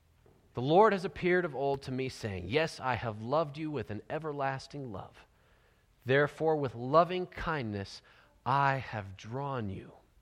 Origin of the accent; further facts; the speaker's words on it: California, United States; I'm from Southern California. It's old hat. Instead of fire drills, we have earthquake drills.